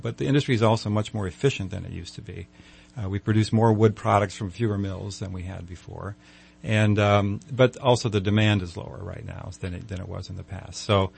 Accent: Michigan, United States; I grew up in Michigan and went to forestry school and practiced forestry for a bit in the late 1970s in Northern California.

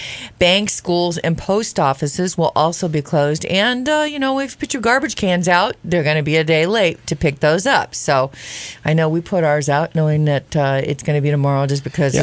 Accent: California, United States; I said, I'm from California. White is good anytime.

